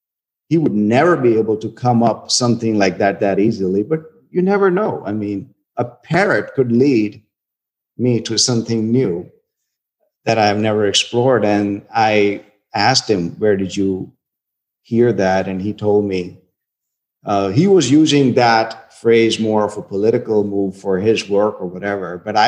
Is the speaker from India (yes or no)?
yes; India; I came from India. My parents were Hindu, and we had a big, fat family.